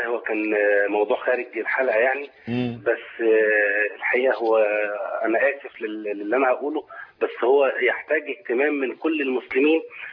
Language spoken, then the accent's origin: Arabic; Cairo, Cairo Governorate, Egypt; انا من القاهره، لكن شغلي في طنطا يعني.